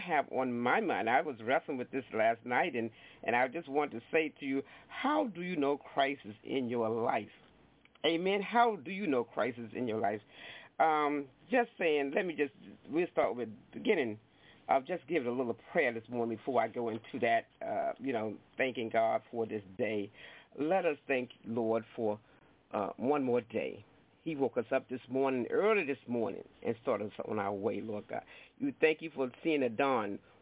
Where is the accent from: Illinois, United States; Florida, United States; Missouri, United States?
Illinois, United States; Chicago; I'm from Chicago.